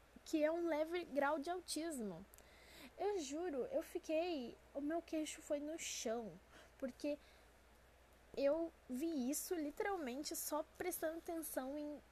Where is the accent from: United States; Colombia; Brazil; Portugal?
Brazil; Rio Grande do Sul; mais conhecida aqui no Rio Grande do Sul como Brigada Militar, porque eu sou gaúcha.